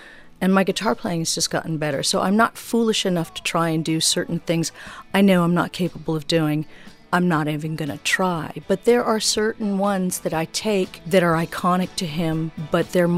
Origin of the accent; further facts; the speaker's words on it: Los Angeles, California, United States; I come from a musical family, and I grew up in Los Angeles.